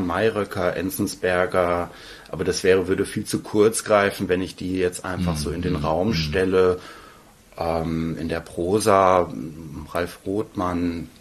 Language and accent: German; Soest, North Rhine-Westphalia, Germany; in meiner Heimatstadt hätte ich jetzt fast schon wieder gesagt, eben in Soest